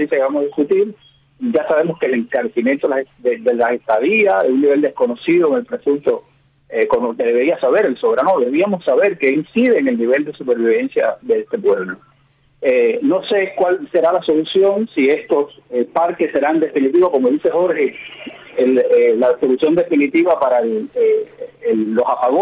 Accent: Cuba; Desde que he nacido llevo 65 años en Cuba, no me he ido nunca del país

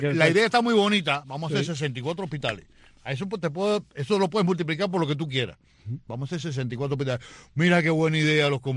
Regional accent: Santa Clara, Villa Clara, Cuba; Yo trabajaba en una emisora de Santa Clara, en la CMHW, mucha gente lo sabe. Y que además yo soy de Santa Clara, yo no soy de La Habana

